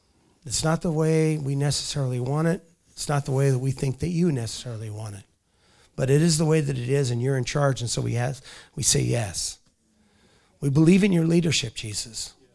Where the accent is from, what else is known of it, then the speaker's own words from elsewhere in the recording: Longview, United States; And we're from Longview. We should change the name of this city to Nazareth.